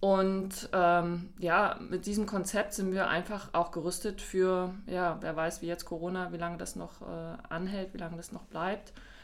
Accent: Berlin, Germany; born there; Ja, bin gebürtige Berlinerin

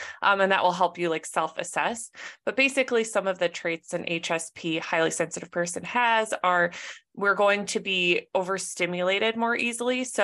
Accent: Minnesota, United States; also born or lived in Southern California; I grew up in Minnesota and then I got an internship opportunity in Southern California. So I moved to Southern California.

